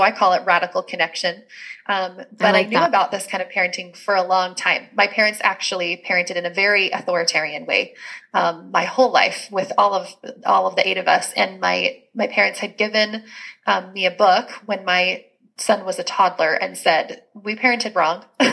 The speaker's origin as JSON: {"language": "English", "country": "Canada", "said": "the parenting coach. I'm Canadian. I homeschool. I have four kids."}